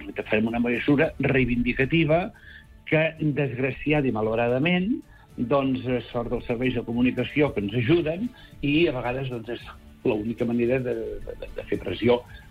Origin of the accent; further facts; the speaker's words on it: Santa Cristina d'Aro, Catalonia, Spain; Santa Cristina sempre hi hem sigut famosos per, ja quan jo era petit, retenciones en Santa Cristina de Aro.